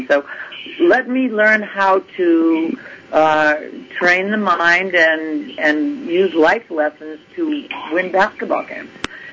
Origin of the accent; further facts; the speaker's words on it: Massachusetts, United States; Yes. I don't have a Boston accent